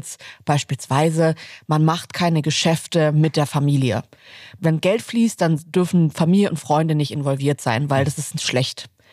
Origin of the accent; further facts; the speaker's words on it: Southern Germany, Germany; nach Süddeutschland, wo ich aufgewachsen bin